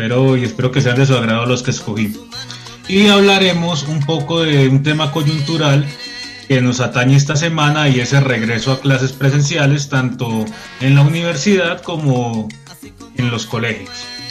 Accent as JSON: {"language": "Spanish", "town": "Cali", "region": "Valle del Cauca", "country": "Colombia", "said": "esta música que me recuerda a mi tierra, yo soy de Cali"}